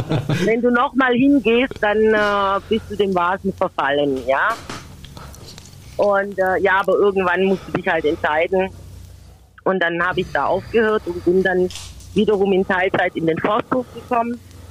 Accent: Steinheim, Germany; ich komme aus Steinheim, bin junge 48 Jahre alt.

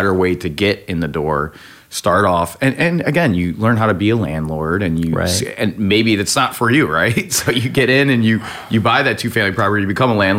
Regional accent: Rocky River, Ohio, United States; now in Lakewood, United States; I grew up in Rocky River. The office is in Rocky River. I currently live in Lakewood

